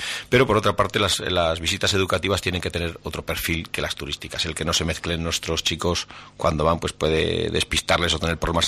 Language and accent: Spanish; Fustiñana, Navarre, Spain; el de Fustiñana, que es mi pueblo, en el monte no puede hacer un desarrollo